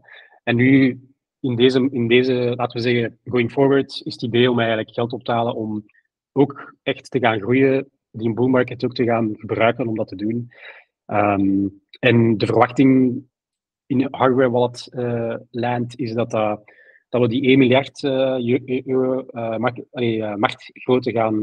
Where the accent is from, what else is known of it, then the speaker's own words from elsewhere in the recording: Belgium; En we zijn drie Belgen. We hebben altijd geprobeerd om uit België te bouwen